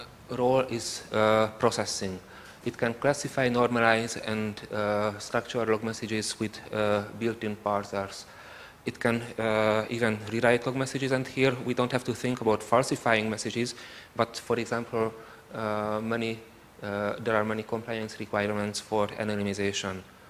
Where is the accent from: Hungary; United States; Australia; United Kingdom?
Hungary; English is a second language; from Hungary.